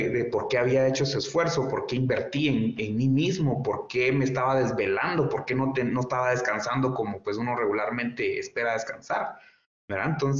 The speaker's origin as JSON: {"language": "Spanish", "country": "Guatemala", "said": "yo como joven guatemalteco en su momento"}